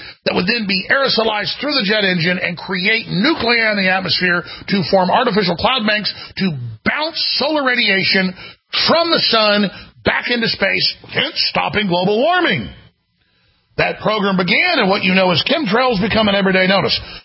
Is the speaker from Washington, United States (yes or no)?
no; Dallas, Texas, United States; I remember looking up at the sky when growing up in Dallas, Texas as a little kid, some of my earliest memories.